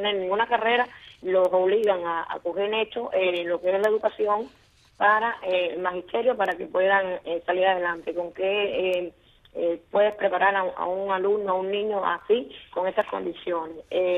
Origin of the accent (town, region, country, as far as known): Cuba